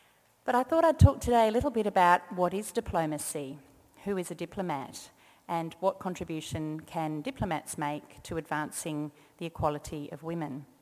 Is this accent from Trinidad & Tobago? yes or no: no; Australia; As an Australian diplomat, I have served overseas, first in Vienna, then Singapore